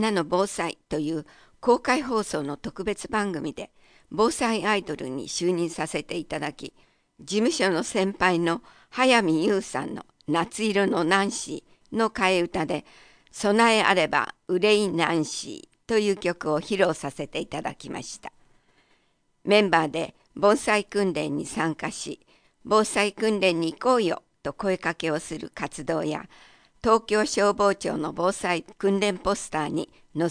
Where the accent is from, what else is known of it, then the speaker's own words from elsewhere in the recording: Izumisano, Osaka, Japan; 今度泉佐野へ行くけどどこがおすすめかな？とか尋ねてもらえたり、自分の地元について話したりする機会が増えました。